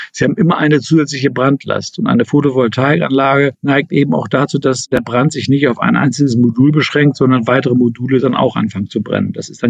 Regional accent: Northern Germany, Germany; Ich komme aus Norddeutschland.

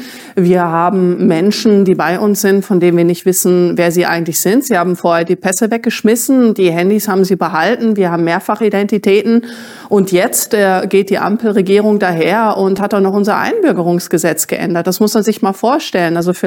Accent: Germany; vor allen Dingen auch in Deutschland, was ich als Deutsche auch historisch beobachten kann

